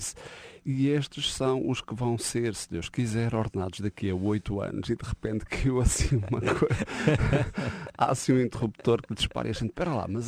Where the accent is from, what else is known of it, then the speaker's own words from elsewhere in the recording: Alcobaça, Leiria, Portugal; Eu já tinha muita autonomia em Alcobaça, eu sou de Alcobaça.